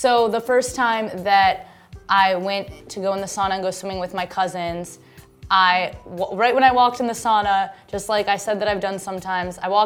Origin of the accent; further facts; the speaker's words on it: Michigan, United States; I'm originally from Michigan, so it was winter in Michigan